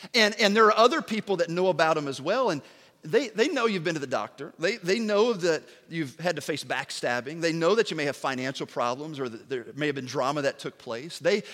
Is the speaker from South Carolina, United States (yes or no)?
no; Tennessee, United States; This is super easy. I'm from Tennessee, so you're not going to get real deep, all right?